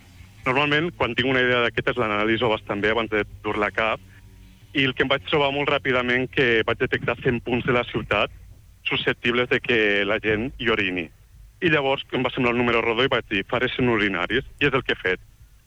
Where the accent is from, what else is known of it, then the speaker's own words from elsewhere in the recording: Tarragona, Catalonia, Spain; now in Barcelona, Spain; Jo sóc de Tarragona, però quan vaig complir 30 anys vaig dir me'n vaig a Barcelona a viure els meus bons anys.